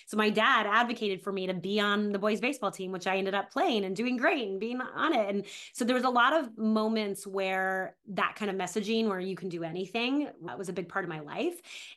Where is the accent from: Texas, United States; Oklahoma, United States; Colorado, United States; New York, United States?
Colorado, United States; Colorado Springs; So I was in Colorado Springs, which is just like one of those towns that feels like it's perfect to raise a kid in, type of thing.